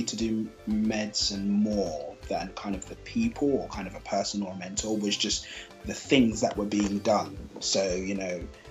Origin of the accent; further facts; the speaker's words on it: London, United Kingdom; I am 27 years old. I am from London originally, grew up in London, but I'm originally from Nigeria